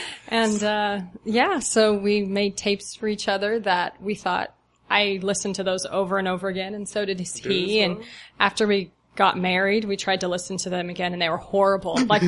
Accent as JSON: {"language": "English", "town": "Phoenix", "region": "Arizona", "country": "United States", "tie": "born there", "also_born_or_lived": "California / Texas / Missouri / Kansas", "said": "I was born in Phoenix. That's where my parents grew up, and I lived all over the place. Actually, I lived in like 7 different states growing up. So. California, Texas, Missouri, Kansas, Arkansas"}